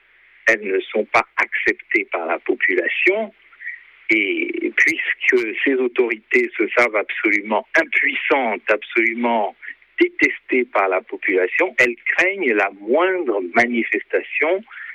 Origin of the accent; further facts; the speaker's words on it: Gabon; puisque chez nous au Gabon, il faut écrire au ministre de l'Intérieur pour demander une autorisation quand on veut manifester